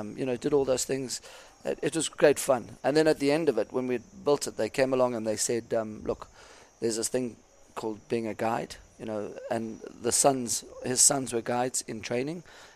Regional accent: Bulawayo, Zimbabwe; also born or lived in Polokwane, South Africa; I was from Bulawayo. You know, we lived in Bulawayo, and I went to boarding school, and I had friends with farms.

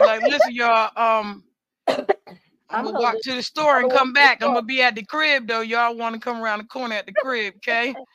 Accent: Newburgh, New York, United States; But I came from Newburgh, which was downstate, which most New Yorkers, that's why I said Don when I was messing with Don, because most New Yorkers know Newburgh as the sixth borough.

